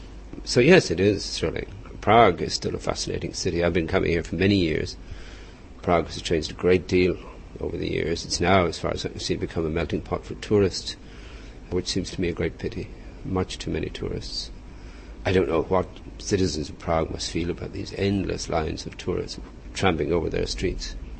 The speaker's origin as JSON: {"language": "English", "country": "Ireland", "accent": "Hiberno-English", "said": "I'm an Irish writer, I live in Ireland, my children live in Ireland, I write in what we call Hiberno-English, the Irish version of the English language, which has a very strong Irish accent"}